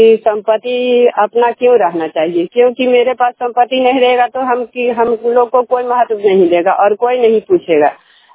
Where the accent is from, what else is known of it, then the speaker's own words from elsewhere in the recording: Mahavatpur, India; मैं महावतपुर के रहने वाली हूँ